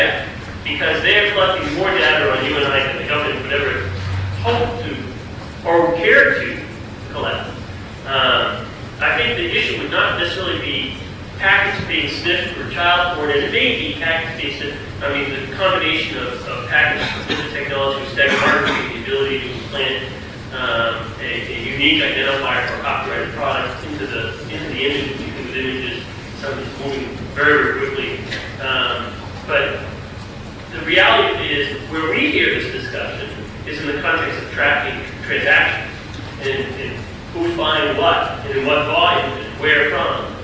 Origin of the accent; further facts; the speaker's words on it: New Bedford, Massachusetts, United States; Well, I'm from New Bedford, so I hate abortion.